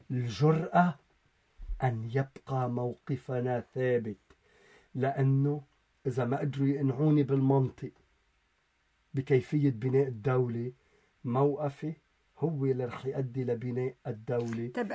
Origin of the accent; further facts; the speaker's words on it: Lebanon; الغد لنا كلبنانيين